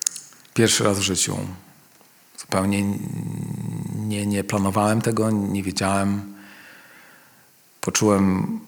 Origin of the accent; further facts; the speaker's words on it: Warsaw, Masovian Voivodeship, Poland; wiecie, że jestem z Warszawy